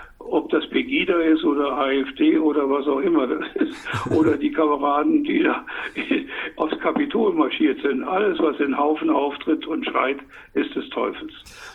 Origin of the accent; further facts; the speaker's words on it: Saarland, Germany; Ich komme aus dem Saarland